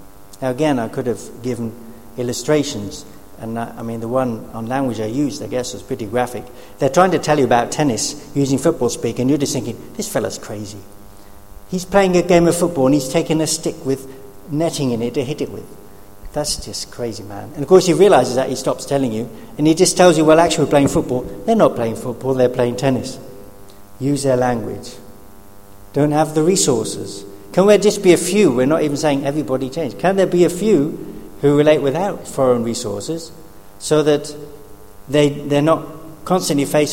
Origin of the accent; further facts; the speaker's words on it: United Kingdom; They know I'm a Brit.